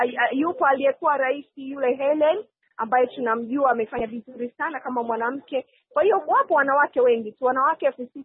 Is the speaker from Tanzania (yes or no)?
no; Rwanda; kama Mnyarwanda kwanza, mwanamke ambaye ni wa Kinyarwanda